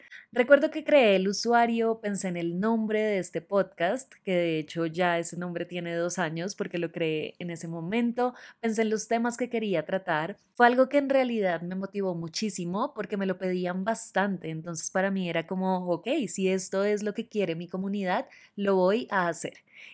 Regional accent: Colombia; Yo soy de Colombia

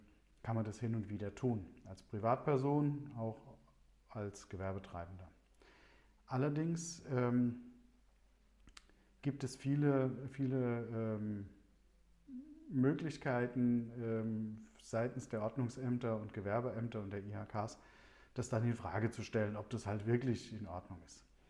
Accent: Hesse, Germany; Also, wie die meisten wissen, komme ich aus Hessen.

